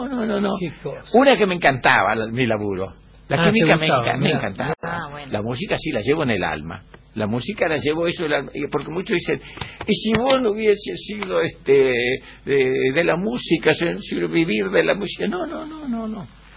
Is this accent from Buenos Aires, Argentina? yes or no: no; Santiago del Estero, Argentina; Yo vine de la provincia de Santiago del Estero.